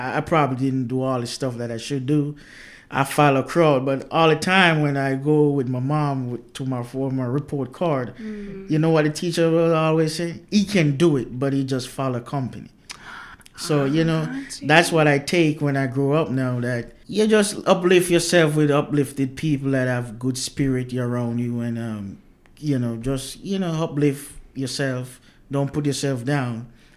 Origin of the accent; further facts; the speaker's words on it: Jamaica; now in United States; I'm from Jamaica, so I always been on the move. I did a little construction there.